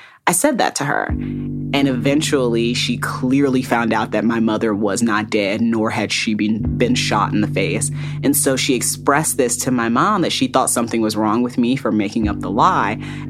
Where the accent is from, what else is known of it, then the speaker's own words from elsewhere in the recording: Fort Wayne, Indiana, United States; I grew up in Fort Wayne, Indiana.